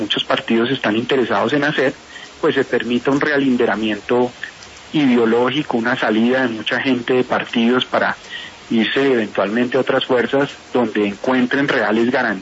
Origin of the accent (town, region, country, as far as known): Colombia